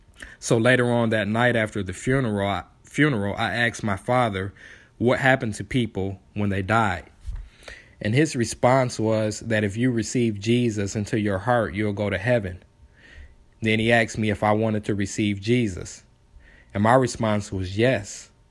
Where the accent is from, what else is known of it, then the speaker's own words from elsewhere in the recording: Detroit, Michigan, United States; moved away as an adult; now in Louisville, United States; My wife and I grew up in Detroit, Michigan, and for the past 13 years, I've worked for Ford Motor Company. In 2012, I accepted a transfer from my plant in Detroit to here in Louisville